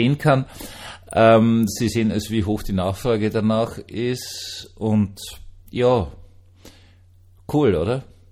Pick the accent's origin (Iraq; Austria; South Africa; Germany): Austria; Also als Österreicher kann ich das, aber wir sind das bösartigste Volk auf der Welt, deswegen kann ich das.